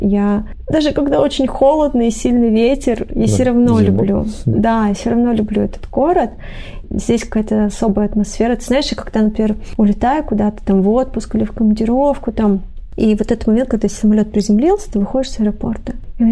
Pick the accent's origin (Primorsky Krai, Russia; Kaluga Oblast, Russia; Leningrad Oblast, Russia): Primorsky Krai, Russia; Vladivostok; born there; Я родилась во Владивостоке. Я здесь живу, и это город, который я люблю всем сердцем.